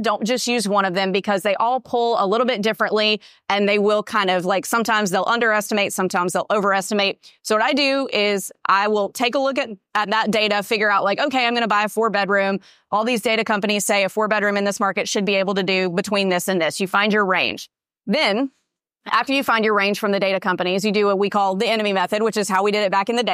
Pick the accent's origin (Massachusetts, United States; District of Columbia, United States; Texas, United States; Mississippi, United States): Mississippi, United States; I'm from North Mississippi, so I've vacationed in the Smokies my whole life.